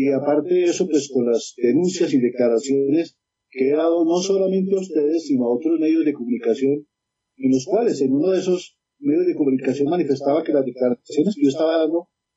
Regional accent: Colombia; Para mí, como colombiano, es vergonzoso tener un gobierno tan incapaz de dirigir mi país.

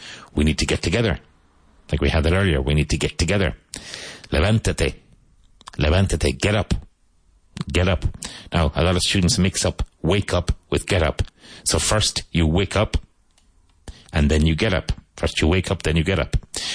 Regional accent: Cork, Munster, Ireland; When I was growing up in Cork, and until I became an English teacher, we have a funny thing that we say there, which is grammatically incorrect.

